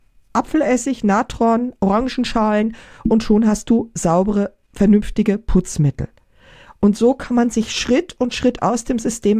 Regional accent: Linz, Upper Austria, Austria; Bei uns in Linz in Oberösterreich

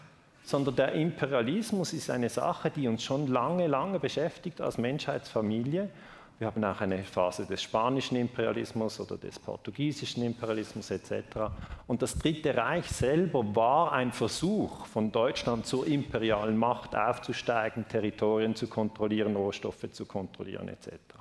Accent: Switzerland; Und das ist eigentlich bei uns in der Schweiz genau das Gleiche.

